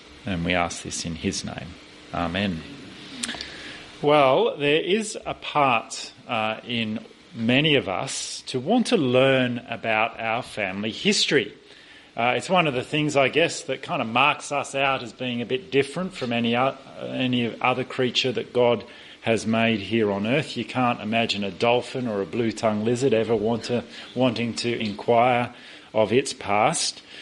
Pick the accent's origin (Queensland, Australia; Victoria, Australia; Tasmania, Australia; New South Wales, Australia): New South Wales, Australia; Kiama; so I can keep in touch with news from my hometown in Kaima.